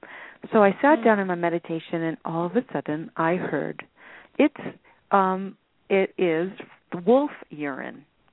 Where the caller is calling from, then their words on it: Lake Tahoe, California, United States; I'm calling from Lake Tahoe. And we have lots of beautiful, amazing animals here.